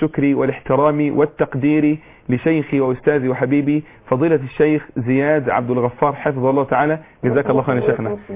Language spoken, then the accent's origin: Arabic; Faiyum Governorate, Egypt; تحديدا مركز طمية، قريتي بنوة وقرية.